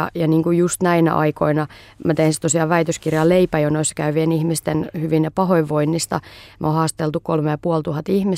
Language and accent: Finnish; Helsinki, Uusimaa, Finland; mä oon syntynyt 85 ja sitten elänyt lamaajan lapsuuden. Mä oon syntynyt Itä-Helsingissä Vesalassa ja siellä Mellunmäessä, Vuosaaressa, Herttoniemessä ympäriinsä asunut.